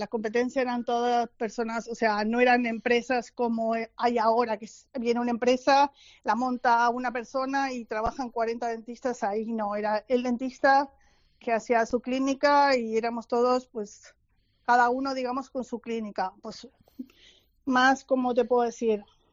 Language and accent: Spanish; Argentina; now in San Sebastián, Spain; Yo soy argentina y vine aquí a España en el año 91.